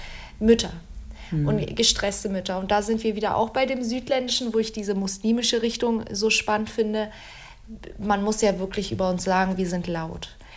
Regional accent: Turkey; ich komme ja aus der Türkei, aus so einem schönen Bergdorf, ohne Anschluss irgendwas, ne, hier Wasser ziehen aus dem Brunnen

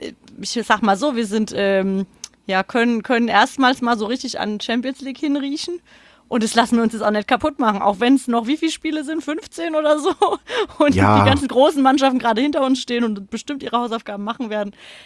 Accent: Frankfurt, Hesse, Germany; man ist ja als Frankfurter gerne auch Pessimist

